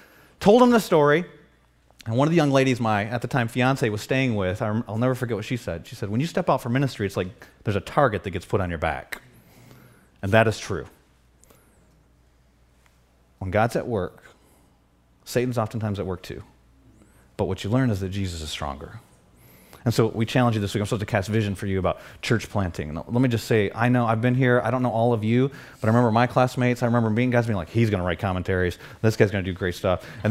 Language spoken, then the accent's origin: English; Michigan, United States; born there; now in Dallas, United States; I was born in the Midwest in Michigan and was not used to a big city.